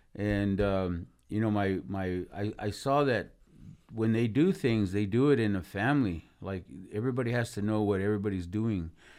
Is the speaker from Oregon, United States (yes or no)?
no; Winslow, Arizona, United States; I grew up in Winslow too.